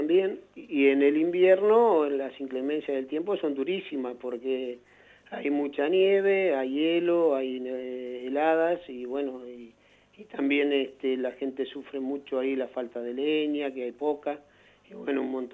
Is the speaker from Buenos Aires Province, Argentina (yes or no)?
no; Trelew, Chubut, Argentina; born there; yo soy nacido acá en Trelew en el año 1959. En la actualidad tengo 60 años. La formación cristiana viene ya de mi papá